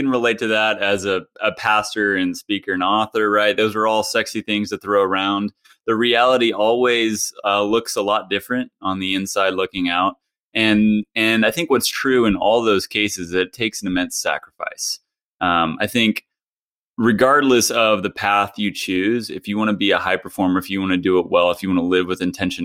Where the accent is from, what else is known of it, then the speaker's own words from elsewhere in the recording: Hutchinson, Kansas, United States; also born or lived in Los Angeles; Growing up in Kansas was a great place. Ended up going out to college in California, Los Angeles, so quite the opposite of Hutchinson, Kansas.